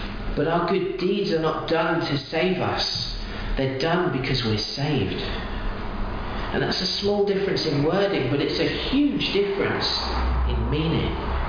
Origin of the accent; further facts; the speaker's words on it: United Kingdom; as British people, I think we're all British, we love a queue.